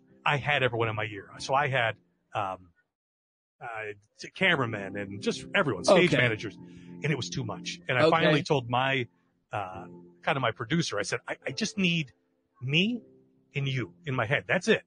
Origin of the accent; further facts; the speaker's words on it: McCandless, Pennsylvania, United States; also born or lived in North Hills; I grew up in McCandless. I was in North Hills.